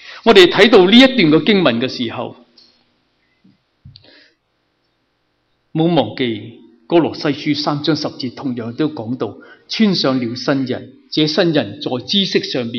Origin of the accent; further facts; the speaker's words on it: China; 因为我们中国人有句说话，是什么说话？